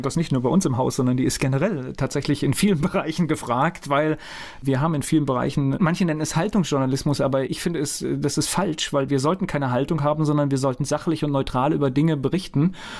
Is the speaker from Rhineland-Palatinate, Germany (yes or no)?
yes; Rhineland-Palatinate, Germany; Den Lennebergwald, ich kenne den, ich bin in der Gegend aufgewachsen